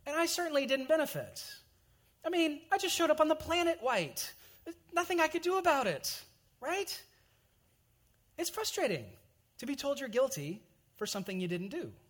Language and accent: English; Charlotte, North Carolina, United States; Charlotte, North Carolina is my home state, home largest city. I've lived there. A lot of my closest friends are there.